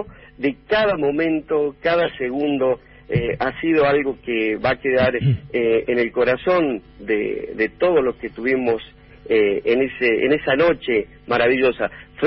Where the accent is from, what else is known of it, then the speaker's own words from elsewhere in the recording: Jujuy, Argentina; also born or lived in Güemes; soy nacido en Güemes, sí, y desde muy chiquito me vine a vivir acá a Jujuy, donde he crecido, estoy acá